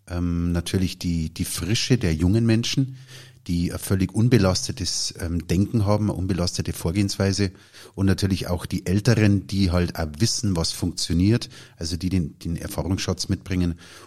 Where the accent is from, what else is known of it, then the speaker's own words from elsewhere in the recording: Bavaria, Germany; accent: Bavarian; Also man entschuldige uns die paar bayerischen Ausdrücke